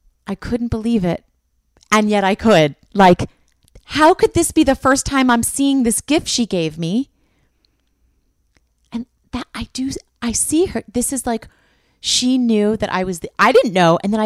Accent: New York City, New York, United States; I'm a New Yorker. I'm from here.

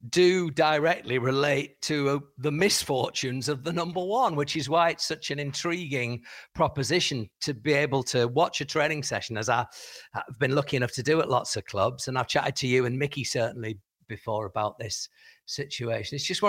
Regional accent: North East England, United Kingdom; I always think of you because I'm from the Northeast

